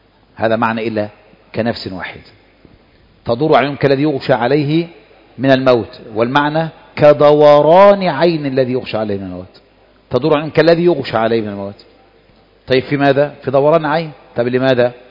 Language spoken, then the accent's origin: Arabic; Egypt; احنا مصريين